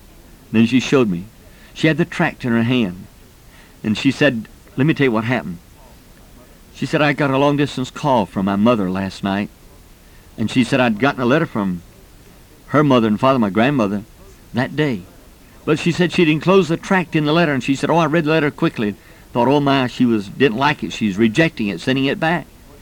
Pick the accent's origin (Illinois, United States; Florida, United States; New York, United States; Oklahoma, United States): Florida, United States; Jacksonville; Years ago in Jacksonville, Florida, my hometown, I was riding down the street and I saw a sailor boy hitchhiking.